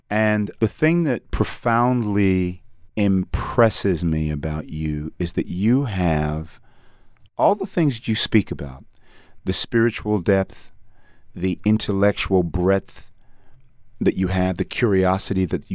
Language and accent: English; Trinidad, Trinidad & Tobago; You're from Caribbean? I'm from Trinidad.